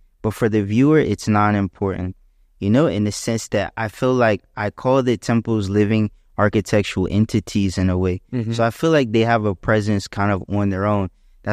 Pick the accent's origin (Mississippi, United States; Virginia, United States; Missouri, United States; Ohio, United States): Virginia, United States; Chuckatuck; I grew up in Virginia. Virginia, actually in a really small town called Chuckatuck, you know?